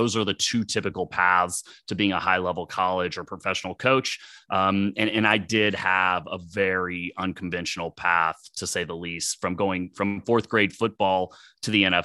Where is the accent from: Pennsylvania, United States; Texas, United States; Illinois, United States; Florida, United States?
Texas, United States; Dallas; I grew up in Dallas, Texas, and grew up during a time when the Dallas Cowboys were actually a good football team